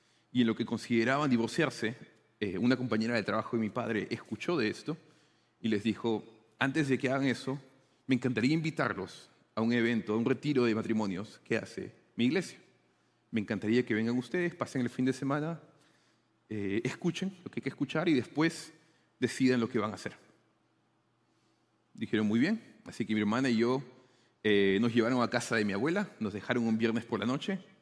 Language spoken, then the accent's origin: Spanish; Lima, Peru; soy originalmente peruano de Lima, de una ciudad, la capital de Perú, una ciudad muy grande.